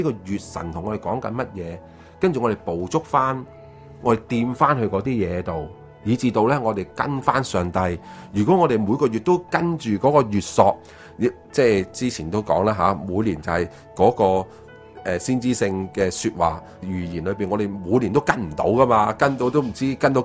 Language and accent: Cantonese; Hong Kong; 咁你我哋香港人或者中国人，我哋唔觉得系咩啫嘛？